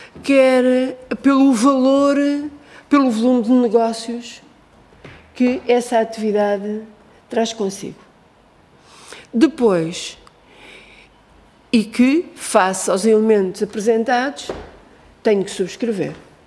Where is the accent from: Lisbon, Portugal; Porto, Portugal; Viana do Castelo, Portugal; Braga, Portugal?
Lisbon, Portugal; Vila Franca de Xira; na área metropolitana de Lisboa, eu sou de Vila Franca de Xira